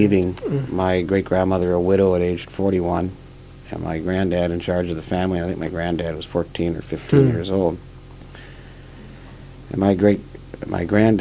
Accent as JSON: {"language": "English", "town": "Fargo", "region": "North Dakota", "country": "United States", "tie": "born or raised there", "said": "But growing up in Fargo in the 40s and 50s was very pleasant."}